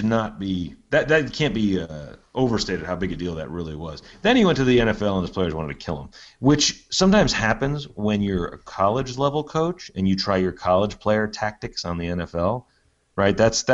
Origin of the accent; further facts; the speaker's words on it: New Jersey, United States; I grew up in New Jersey. I have a lot of friends who went to Rutgers.